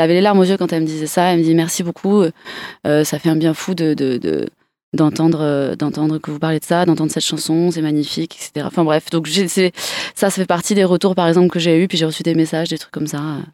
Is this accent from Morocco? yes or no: no; Perpignan, Occitanie, France; moi je viens de Perpignan, mais je suis aussi sur Montpellier, je suis Montpellier-Rennes aussi